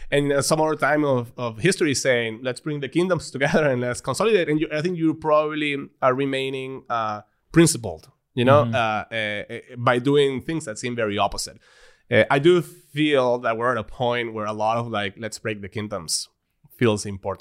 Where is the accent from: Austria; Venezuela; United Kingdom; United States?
Venezuela; I remember growing up in Venezuela